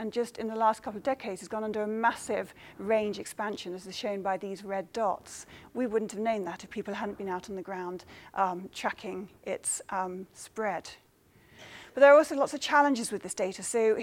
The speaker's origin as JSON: {"language": "English", "town": "Isle of Wight", "region": "South East England", "country": "United Kingdom", "tie": "born or raised there", "said": "I grew up on the Isle of Wight as a biological recorder"}